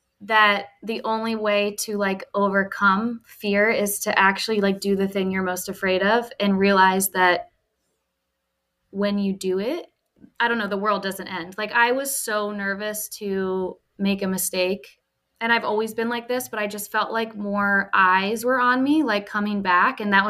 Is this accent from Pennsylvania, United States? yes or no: yes; Havertown, Pennsylvania, United States; also born or lived in Ireland; So my dad is from there and I grew up there. So I was born in Havertown, Pennsylvania. And after I was born, we moved to Ireland and like all my family and stuff is from there.